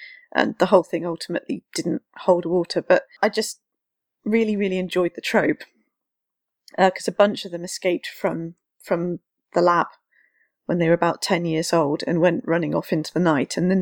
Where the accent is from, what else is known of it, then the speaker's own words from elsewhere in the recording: United Kingdom; There are stories that have come out of the UK, and we're a little bit sort of like, oh, but we're the British and we don't do anything like that.